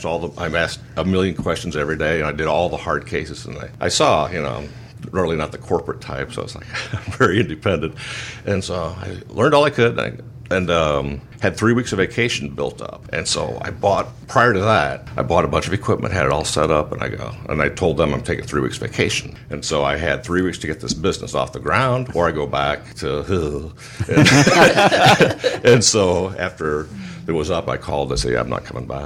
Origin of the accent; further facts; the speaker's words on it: Michigan City, Indiana, United States; I was born in Michigan City, went there, Cool Spring Rogers, all that stuff. Went to Springfield, Missouri for college